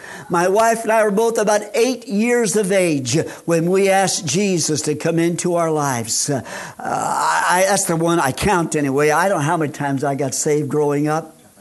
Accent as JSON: {"language": "English", "region": "Illinois", "country": "United States", "tie": "born there", "said": "I was born in Illinois, she here in Indiana."}